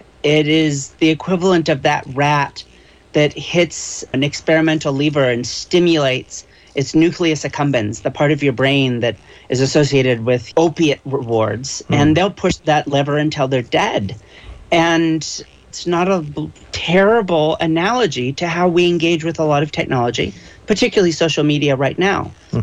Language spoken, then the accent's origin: English; Monterey, California, United States; I grew up down in Monterey, so I feel like I'm I'm dialing into home.